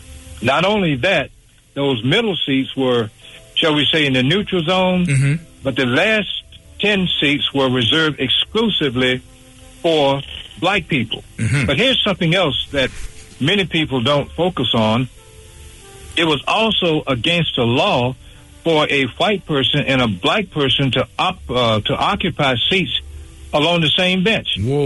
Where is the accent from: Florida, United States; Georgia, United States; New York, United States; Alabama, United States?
Alabama, United States; Montgomery; Reverend Dr. Martin Luther King and his family lived one half block from where I grew up in Montgomery, Centennial Hill.